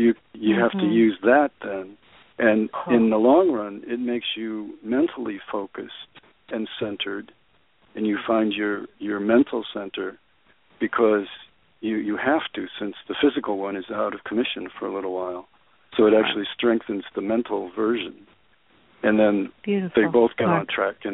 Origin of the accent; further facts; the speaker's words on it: New York City, New York, United States; from New York City.